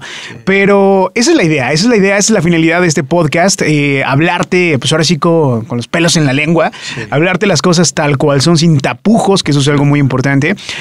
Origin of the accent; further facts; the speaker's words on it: Mexico; somos el pueblo mexicano y somos pacifistas, somos un país pacifista